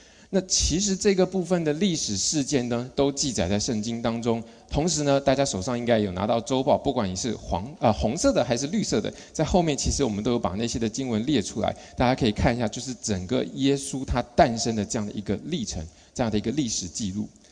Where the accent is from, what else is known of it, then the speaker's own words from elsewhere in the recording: China; 我们讲我们中国人嘛